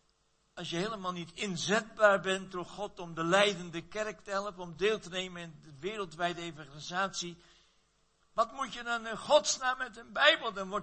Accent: North Holland, Netherlands; Want in Noord-Holland, waar ik vandaan kom, de kop van Noord-Holland

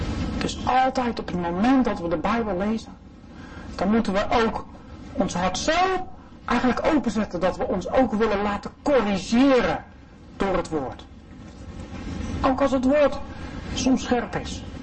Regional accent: South Holland, Netherlands; En ik kom uit de buurt van Rotterdam. En daar is het hele drassige grond.

